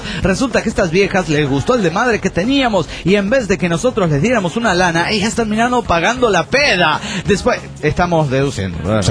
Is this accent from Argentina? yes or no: no; Villahermosa, Tabasco, Mexico; de Villahermosa, Tabasco, México.